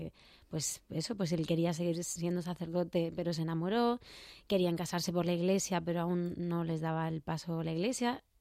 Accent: Albacete, Castilla-La Mancha, Spain; yo soy de Albacete y al cole y todo eso fui a Albacete. Y en verano y en los fines de semana nos íbamos a Letura, un pueblecito pequeñito, que es de donde es mi madre.

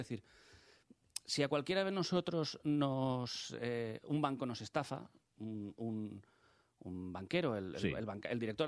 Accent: Spain; esos locos somos los españoles y el centro psiquiátrico es España

